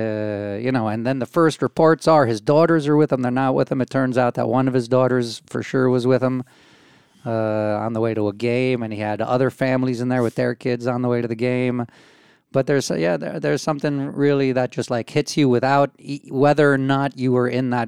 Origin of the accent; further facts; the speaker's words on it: United States; Obviously, I grew up in the States. I grew up watching basketball.